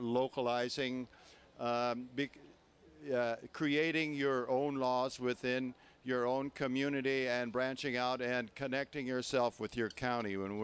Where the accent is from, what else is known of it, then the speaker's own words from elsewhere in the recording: Kirby, Oregon, United States; I'm from Kirby, Oregon